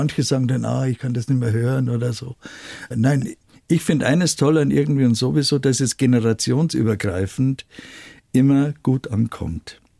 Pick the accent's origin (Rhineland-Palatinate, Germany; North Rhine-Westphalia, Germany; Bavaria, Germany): Bavaria, Germany; Markt Schwaben; Es gibt eine kleine Geschichte aus dem Dorf, aus dem ich komme, aus Markt Schwaben.